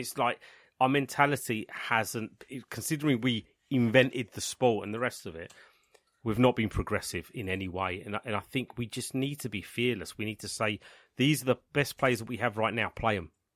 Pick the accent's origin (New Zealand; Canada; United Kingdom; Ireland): United Kingdom; England; I think the fundamental problem with England is that we're English.